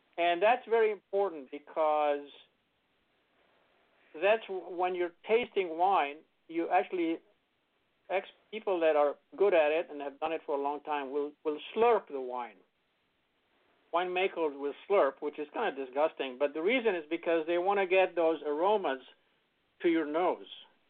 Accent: Canada; now in United States; By the way, we're originally Canadian. We moved to the States 40 years ago, I guess.

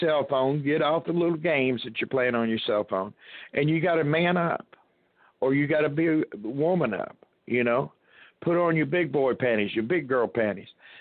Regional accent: United States; I grew up in the United States where we were free to roam and go wherever we want in this country.

